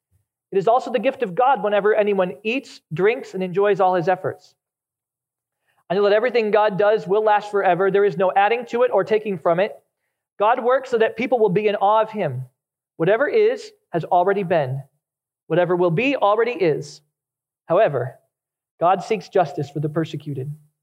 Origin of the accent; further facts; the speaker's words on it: Chicago, Illinois, United States; I'm a Cubs fan. I was born in Chicago, raised there.